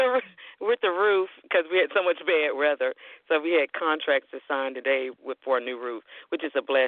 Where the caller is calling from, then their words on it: Arlington, Texas, United States; I'm calling from Arlington, Texas.